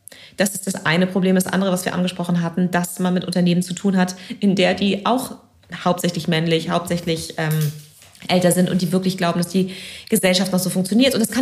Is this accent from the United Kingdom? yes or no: yes; United Kingdom; German is a second language; Aber ich bin ja Britin